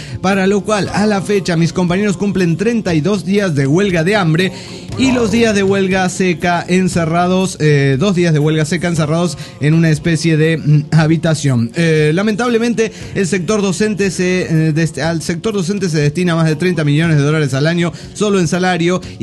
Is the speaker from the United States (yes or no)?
no; Cochabamba, Bolivia; de Cochabamba, Bolivia.